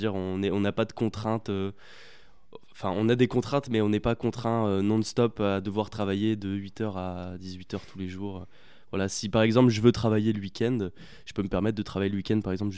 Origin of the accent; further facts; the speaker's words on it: Grand Est, France; je viens des Vosges